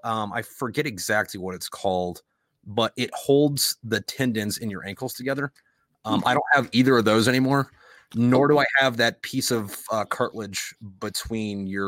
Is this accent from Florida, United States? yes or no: yes; Florida, United States; I'm originally from Florida. I'm right now living up in Pennsylvania.